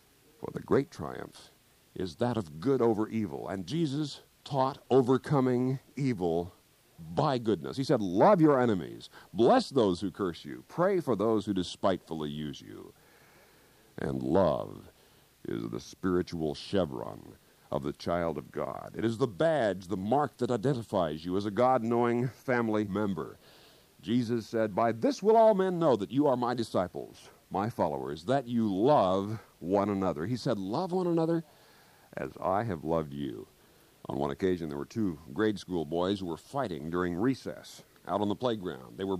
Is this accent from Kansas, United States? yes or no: yes; Kansas, United States; There was a certain old farmer back in the eastern part of my home state of Kansas